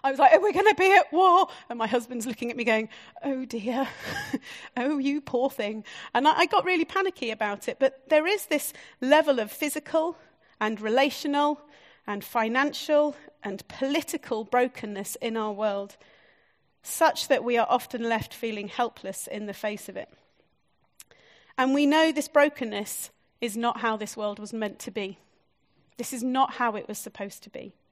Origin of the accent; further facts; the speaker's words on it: Harrogate, Yorkshire and the Humber, United Kingdom; And we come from Harrogate where we hide it all behind tulips and crocuses. It's very lovely.